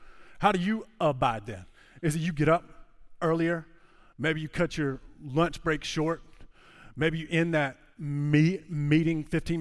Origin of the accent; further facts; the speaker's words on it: Charleston, South Carolina, United States; now in North Carolina, United States; I'm from Charleston, and so that's where Ashley and I lived for 12 years before we moved up here.